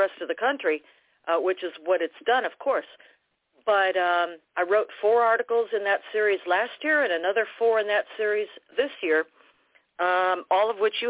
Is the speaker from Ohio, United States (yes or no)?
yes; Ohio, United States; including back to my home state of Ohio